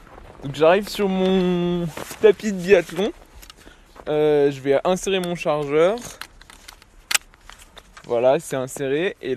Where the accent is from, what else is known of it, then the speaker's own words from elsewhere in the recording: Sallanches, Auvergne-Rhône-Alpes, France; Moi, je suis originaire de Sallanches, donc c'est un tout petit peu plus bas dans la vallée.